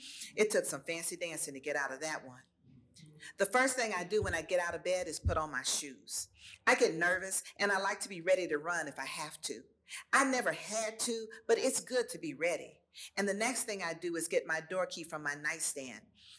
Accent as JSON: {"language": "English", "town": "Atlanta", "region": "Georgia", "country": "United States", "tie": "born or raised there", "said": "I decided that I would be the one to write about growing up in Atlanta during the child murders."}